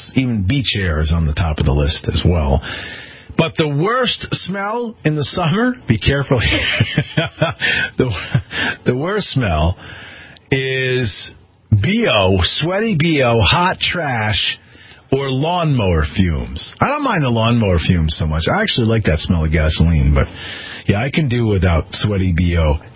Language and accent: English; Connecticut, United States; but it certainly is happening here in Connecticut, my home state.